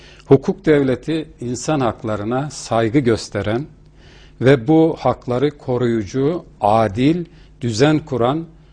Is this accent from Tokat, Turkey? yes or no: yes; Reşadiye, Tokat, Turkey; Ben Tokat'ın Reşadiye ilçesinde doğdum. Ortaokulu Reşadiye'de tamamladım.